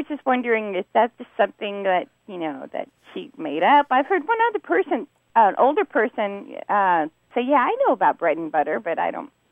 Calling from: Lakeside, California, United States; I'm calling from Lakeside area of San Diego, California.

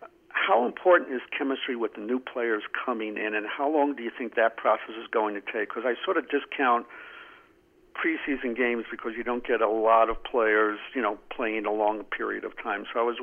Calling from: New Mexico, United States; from New Mexico.

